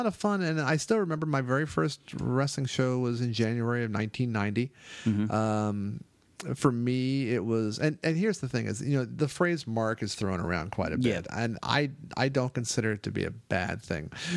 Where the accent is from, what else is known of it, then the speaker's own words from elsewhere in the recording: Baltimore, Maryland, United States; So they were doing New York and Philadelphia and Washington and Baltimore, where I was, and all over the place.